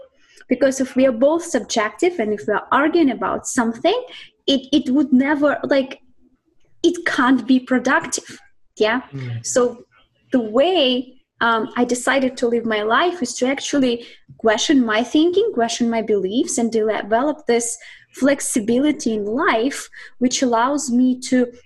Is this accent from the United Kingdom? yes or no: no; Siberia, Russia; I grew up in Russia, in Siberia. It's the furthest part in Russia.